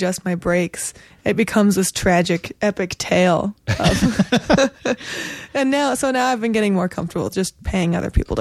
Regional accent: California, United States; I actually grew up in a small town in Southern California.

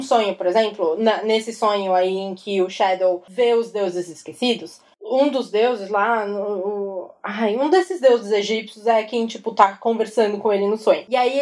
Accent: Brazil; E eu sou brasileira.

